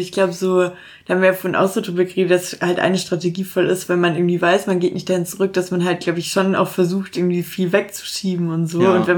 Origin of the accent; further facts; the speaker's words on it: Germany; So irgendwie Deutsch ist meine Erstsprache. Ich habe irgendwie seit meiner Geburt einen deutschen Pass und so.